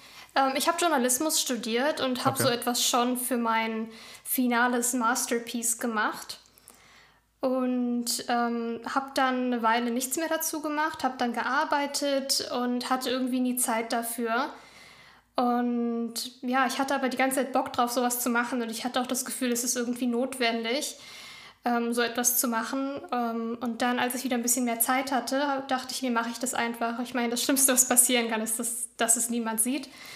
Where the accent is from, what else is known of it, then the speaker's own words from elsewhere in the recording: Berlin, Germany; ich komme aus Berlin